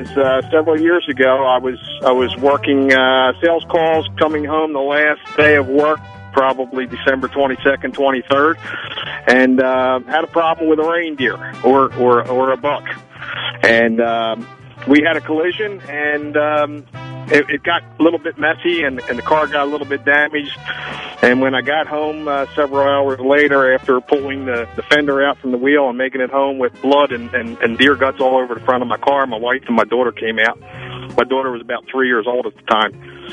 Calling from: Bel Air, United States; I'm from Bel Air.

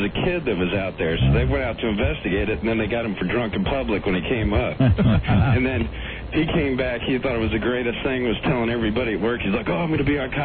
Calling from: Sacramento, California, United States; I'm from Sacramento

